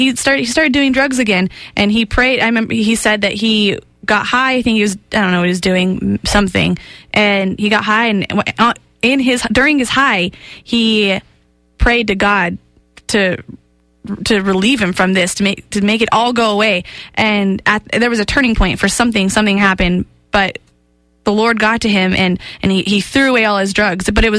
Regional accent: United States; But growing up in America, it's not usually a choice that, it's not usually a lifestyle.

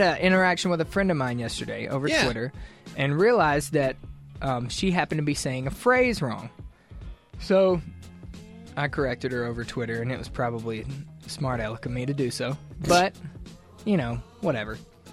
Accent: the South, United States; No, but yeah, because honestly, I'm from the South. So I say about 75% of things incorrectly.

